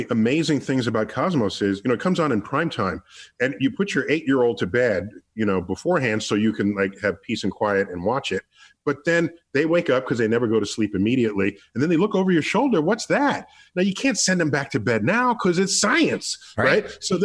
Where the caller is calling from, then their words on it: New York City, New York, United States; I'm zooming from New York City.